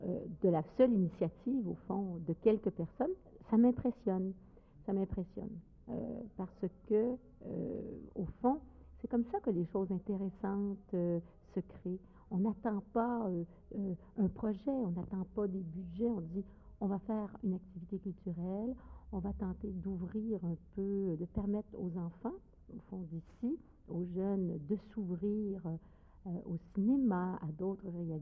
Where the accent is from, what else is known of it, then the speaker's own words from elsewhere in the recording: Quebec, Canada; je suis québécoise, je viens d'un pays de neige, de froid.